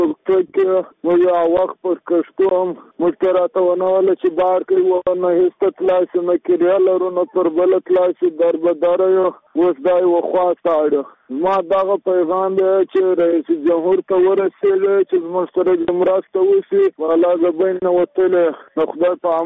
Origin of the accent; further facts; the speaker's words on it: Badghis, Afghanistan; زه د بادغیس اوسېدونکی یم اوس راغلی یم دلته په مهاجرې کې یم